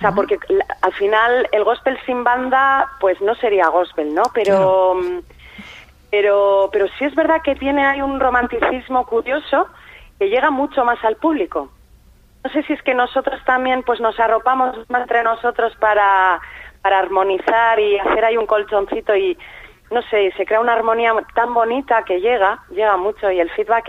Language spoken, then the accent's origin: Spanish; Basque Country, Spain; la verdad es que somos todos del País Vasco